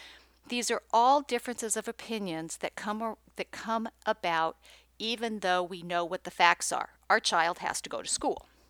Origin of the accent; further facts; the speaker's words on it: Los Angeles, California, United States; You see, I grew up in Los Angeles. I learned to drive on the highways.